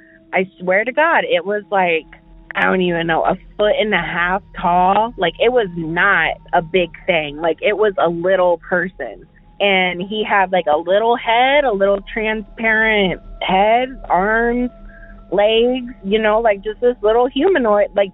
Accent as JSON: {"language": "English", "town": "Omaha", "region": "Nebraska", "country": "United States", "said": "I am from Omaha, Nebraska."}